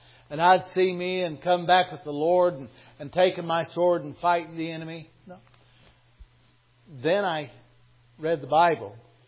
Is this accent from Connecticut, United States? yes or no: no; California, United States; Now, I grew up in California, and we knew about earthquakes.